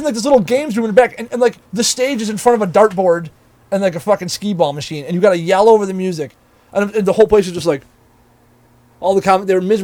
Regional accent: Buffalo, New York, United States; I'm from Buffalo, and people come here and be like, I just don't know how you deal with the traffic.

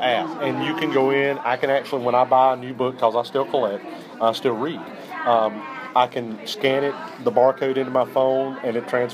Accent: the South, United States; and I'm from the South. I was like, you are so deep in my childhood right now.

